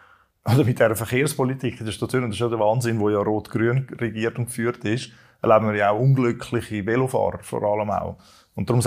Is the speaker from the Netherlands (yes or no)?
no; Zurich, Switzerland; beispielsweise in Altstädten, von wo ich herkomme